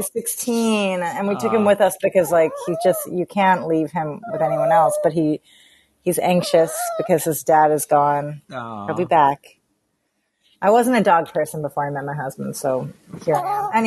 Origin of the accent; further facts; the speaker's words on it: United States; I am a comedian from the United States.